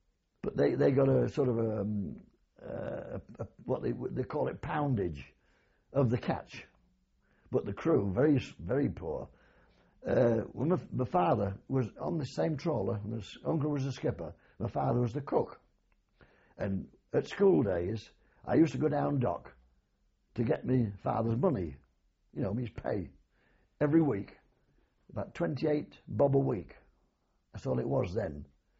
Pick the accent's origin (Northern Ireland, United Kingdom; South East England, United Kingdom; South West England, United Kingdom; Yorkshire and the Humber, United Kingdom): Yorkshire and the Humber, United Kingdom; Grimsby; I was born in the Kent Arms in Grimsby, and we moved to Waltham, a village 3.5 miles from here, and we lived there until I was 8 years of age.